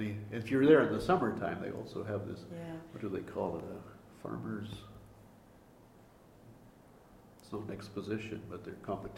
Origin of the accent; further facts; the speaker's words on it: Manitoba, Canada; No, I come from Manitoba